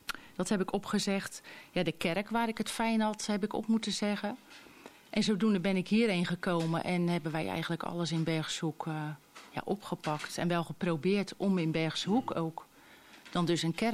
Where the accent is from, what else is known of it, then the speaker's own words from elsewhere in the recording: Maasdijk, South Holland, Netherlands; Nou, ik ben in Maasdijk opgegroeid, het Westland.